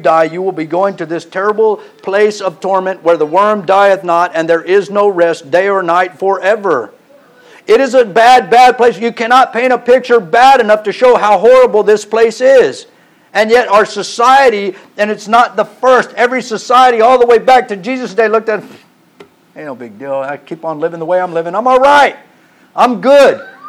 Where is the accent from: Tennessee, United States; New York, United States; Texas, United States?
Texas, United States; I'm from Texas. I'm used to the heat. I grew up in South Texas. It's 109 in June.